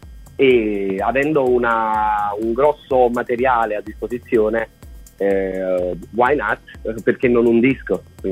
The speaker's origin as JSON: {"language": "Italian", "town": "Frattaminore", "region": "Campania", "country": "Italy", "tie": "born or raised there", "said": "il 22 maggio tornerò a Fratta Minore, il mio paese d'origine"}